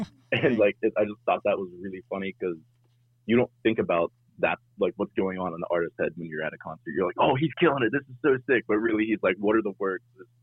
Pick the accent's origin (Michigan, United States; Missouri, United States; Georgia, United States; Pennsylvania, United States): Pennsylvania, United States; Pittsburgh; A lot of the stuff I've done so far is really rap heavy, because that's kind of the funnel I came from Pittsburgh.